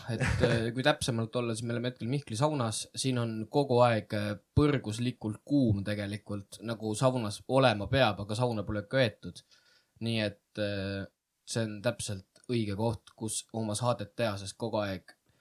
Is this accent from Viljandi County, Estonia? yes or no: yes; Viljandi County, Estonia; Mulgimaalt , me oleme mulgid